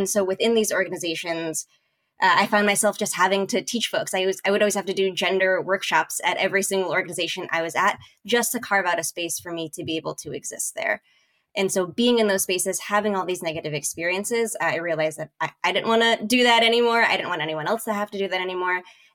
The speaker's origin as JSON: {"language": "English", "town": "New York City", "region": "New York", "country": "United States", "tie": "born or raised there", "said": "So I grew up in New York City, and for my 16th birthday, my brother took me to the New Yorican Poets Cafe."}